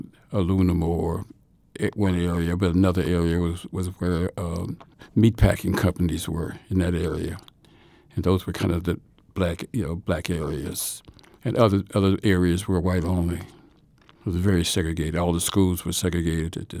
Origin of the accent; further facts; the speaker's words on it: East St. Louis, Illinois, United States; But I was born in Barnes Hospital in St. Louis in the black section. But I went back to East St. Louis 2 weeks after that, so I was raised in East St. Louis.